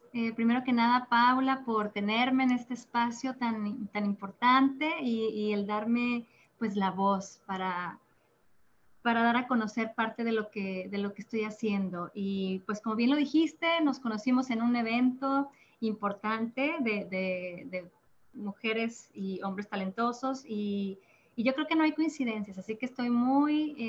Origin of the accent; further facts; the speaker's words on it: Ciudad Juárez, Chihuahua, Mexico; soy de Ciudad Juárez, Chihuahua. Yo vengo de una ciudad fronteriza que es muy diferente al resto de la República.